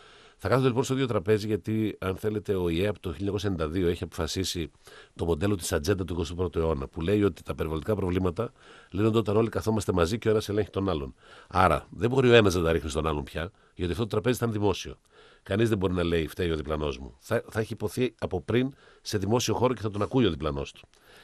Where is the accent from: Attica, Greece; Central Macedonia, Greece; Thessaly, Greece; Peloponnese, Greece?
Central Macedonia, Greece; Thessaloniki; Παρότι αυτή τη στιγμή εγώ μπορεί να είμαι Θεσσαλονικιός